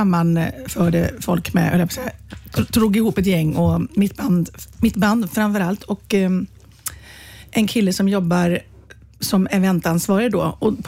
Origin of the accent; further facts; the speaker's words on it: Borås, Västra Götaland County, Sweden; Eftersom jag är från Borås.